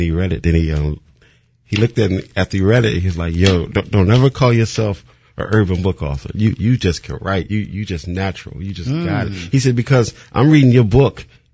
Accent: Philadelphia, Pennsylvania, United States; Like, you know, I'm from West Philly.

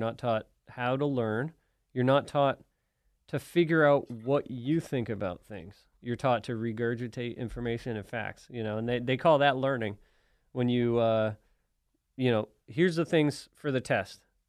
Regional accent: Massachusetts, United States; I'm from Massachusetts. I haven't gotten a new Facebook friend in, like, 10 years, you know? So it's all the people I grew up with and went to college with in Massachusetts.

